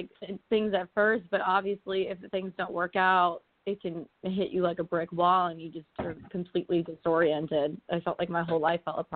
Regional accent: Florida, United States; Weird because I grew up in Florida, and like, there really was never much of a music industry. I mean, there was like Latin music down in Miami, but I'm like Syrian

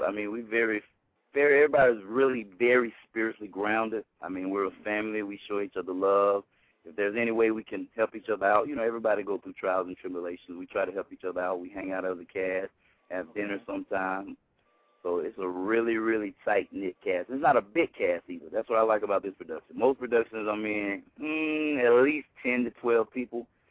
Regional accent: Covington, Georgia, United States; I'm from Georgia, but it's way in Covington, Georgia, so it's way in the country.

